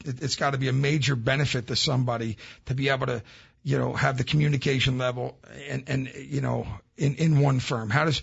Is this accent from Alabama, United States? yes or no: no; Philadelphia, Pennsylvania, United States; I come from East Falls, right? I can actually see the building, which explains why I'm the last one here.